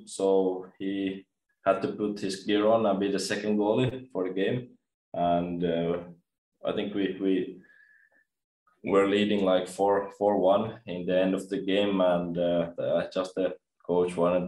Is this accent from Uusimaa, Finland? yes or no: yes; Espoo, Uusimaa, Finland; Yeah, I'm from Espoo, Finland. It's like 50 minutes from Helsinki